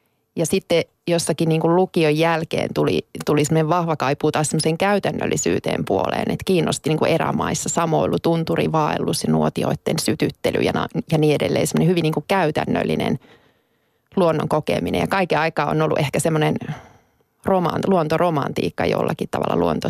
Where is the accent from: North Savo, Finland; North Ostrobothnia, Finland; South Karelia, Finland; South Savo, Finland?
North Ostrobothnia, Finland; mun kasvoin omakotitaloalueella Oulun lähellä